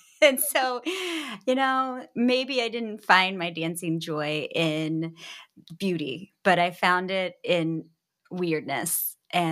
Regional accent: Texas, United States; I grew up in Texas and we didn't have muskets.

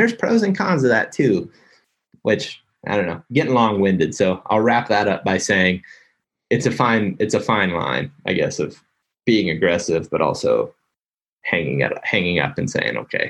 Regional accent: Ohio, United States; also born or lived in Iowa; I was a resident there for 5 years, and then I grew up in Ohio. So I've got like a lot of ties to Iowa and Ohio.

